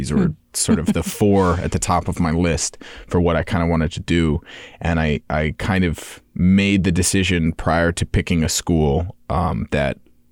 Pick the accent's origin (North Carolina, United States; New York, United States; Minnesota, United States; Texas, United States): Minnesota, United States; St. Paul; I was born and raised in St. Paul for a good portion of my life and eventually had the opportunity and the privilege to move out to, you know, the suburbs